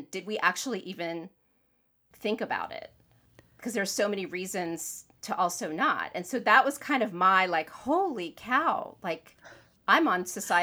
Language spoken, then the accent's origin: English; Florida, United States; moved away; And I grew up in Florida. Then I moved to the Northeast and it didn't happen for me.